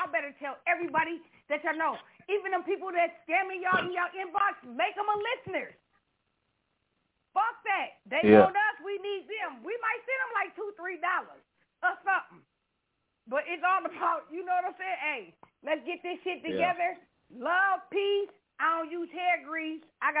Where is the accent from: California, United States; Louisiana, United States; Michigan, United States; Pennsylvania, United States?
Pennsylvania, United States; Philadelphia; I mean, I'm in Florida, but, you know, I'm from Philly.